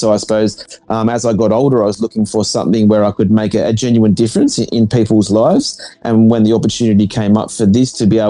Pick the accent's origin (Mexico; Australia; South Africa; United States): Australia; Cronulla, New South Wales; growing up in southern Sydney, there was a time when Bondi, well, I grew up in Cronulla